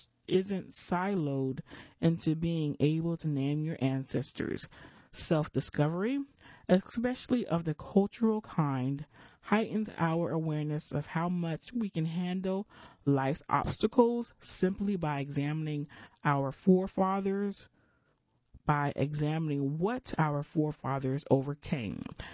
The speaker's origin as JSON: {"language": "English", "country": "Ghana", "said": "Honored, I responded, being Ghanaian means being incredibly proud of my ancestors and constantly challenging myself to be all that they unknowingly invested in."}